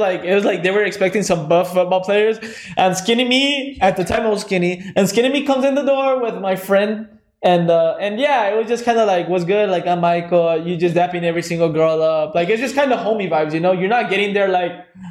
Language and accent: English; Mexico; I came from Mexico